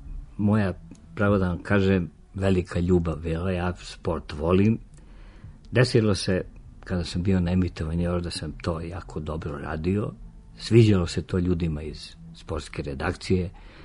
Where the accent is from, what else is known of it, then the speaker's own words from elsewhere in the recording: Sokobanja, Zaječar District, Serbia; Ja sam rodom iz Soko Banje